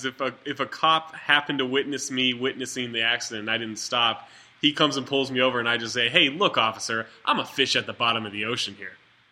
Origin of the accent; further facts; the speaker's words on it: California, United States; I grew up in Northern California, and my sister lived in San Francisco for quite a while